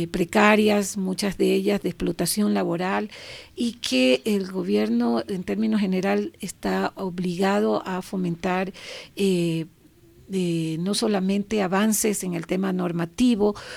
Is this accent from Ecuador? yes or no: yes; Ecuador; hemos vivido como población ecuatoriana todo el flujo migratorio de ecuatorianos